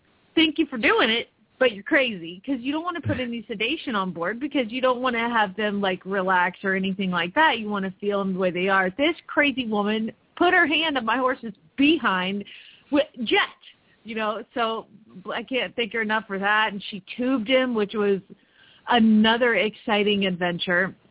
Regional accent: Phoenix, Arizona, United States; from Phoenix, Arizona

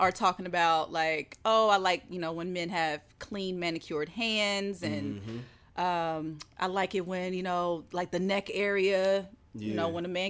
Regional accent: the South, United States; maybe this is because I'm from the South and I just kind of grew up with this like laid back thing.

